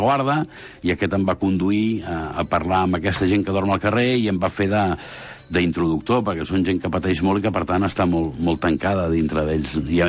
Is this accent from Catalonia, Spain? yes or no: yes; Barcelona, Catalonia, Spain; com sóc arrabalero, sóc del Raval